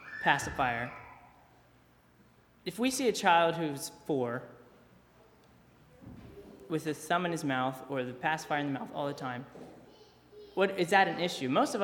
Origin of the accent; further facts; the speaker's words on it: United States; How am I, as an American, coming across, how do I relate?